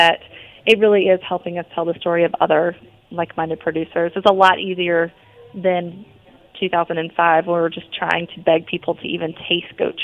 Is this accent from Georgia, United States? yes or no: yes; Georgia, United States; we are in the South. We're from Georgia.